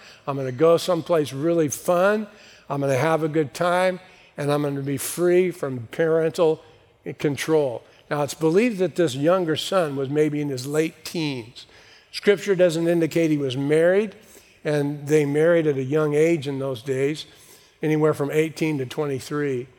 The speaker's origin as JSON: {"language": "English", "town": "San Bernardino", "region": "California", "country": "United States", "tie": "born or raised there", "said": "I grew up in San Bernardino. Ever been to San Bernardino? All I wanted to do was get out of San Bernardino."}